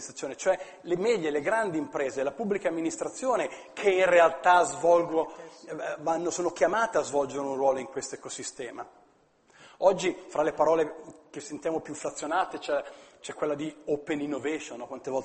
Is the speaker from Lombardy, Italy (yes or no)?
yes; Milan, Lombardy, Italy; come milanese, come universitario, come Politecnico di Milano